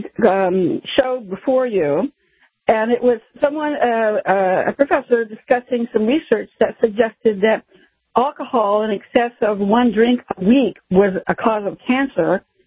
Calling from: San Francisco, California, United States; San Francisco.

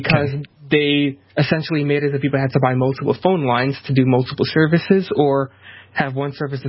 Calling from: New York, United States; from New York

